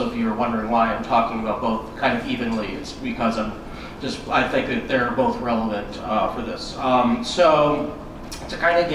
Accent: New York City, New York, United States; It's just growing up in New York City, it's just something I can't shake.

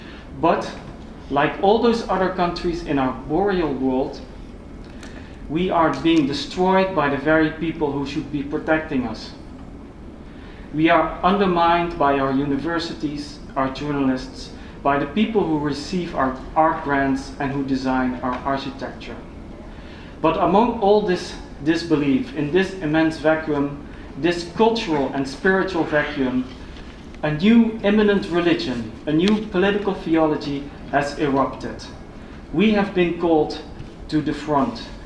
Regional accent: Netherlands; English is a second language; But obviously I'm from the Netherlands, which is this terrible little country that few people know of.

